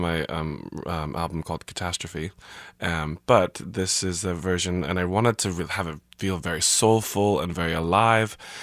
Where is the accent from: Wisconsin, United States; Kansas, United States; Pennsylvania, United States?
Kansas, United States; Olathe; I love Kansas City, and I grew up in Olathe